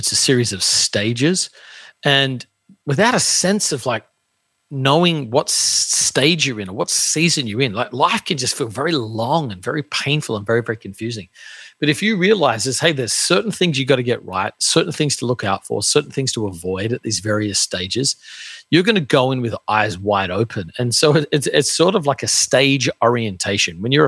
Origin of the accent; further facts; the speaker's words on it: Australia; I grew up in Australia, very, very common to do a gap year